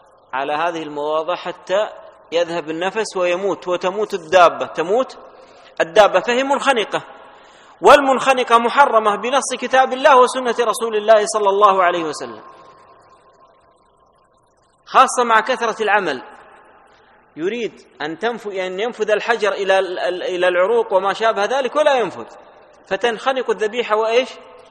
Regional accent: Saudi Arabia; ويذكر عن أحد أمراء القبائل عندنا في المملكة العربية السعودية قبل 70 سنة أو 60 سنة

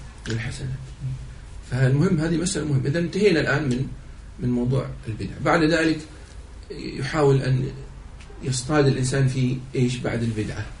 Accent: Saudi Arabia

